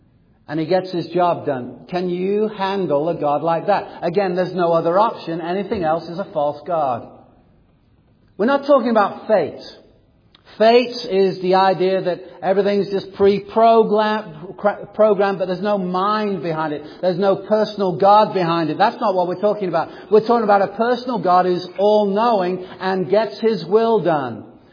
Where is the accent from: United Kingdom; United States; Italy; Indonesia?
United Kingdom; England; As you know, I was born and raised in England.